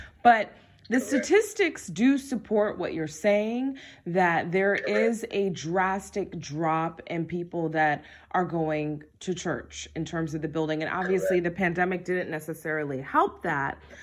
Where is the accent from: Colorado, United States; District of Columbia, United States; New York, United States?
District of Columbia, United States; Washington; I grew up in Greater Mount Calvary Holy Church with Bishop Alfred Owens and co-pastor Susie Owens in Northeast DC.